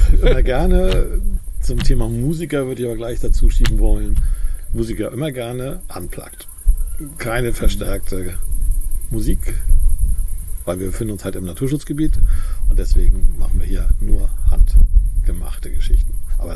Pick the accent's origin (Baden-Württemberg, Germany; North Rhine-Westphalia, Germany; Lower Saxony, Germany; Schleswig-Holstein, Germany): Schleswig-Holstein, Germany; Wedel; Nein, ich bin kein Hamburger. Ich bin am Wasser groß geworden und zwar in Wedel an der Elbe. Und habe ich dann langsam von Wedel über Hamburg, eine Zeit lang in Hamburg, gelebt, also auch weiter an der Elbe, immer im Wasser.